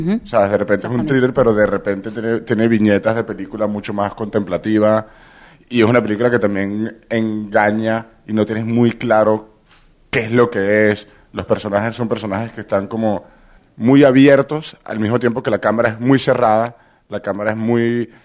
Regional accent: Venezuela; Yo soy la parte venezolana de la película.

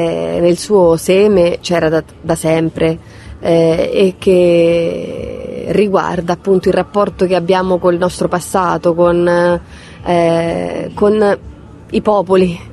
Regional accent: Etruria, Italy; Sono cresciuta in Etruria, diciamo, in una regione bella e fragile che è l'Etruria, cioè quell'incrocio tra Umbria, Lazio e Toscana, dove neanche gli accenti si distinguono bene

